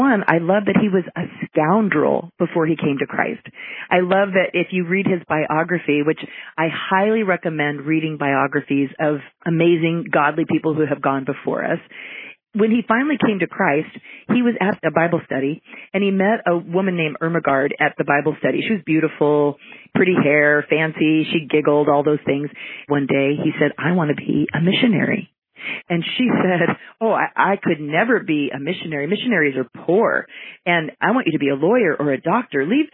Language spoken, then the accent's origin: English; Los Angeles, California, United States; born there; But I was born in Los Angeles. I was a city girl, and I was just like, okay, baby.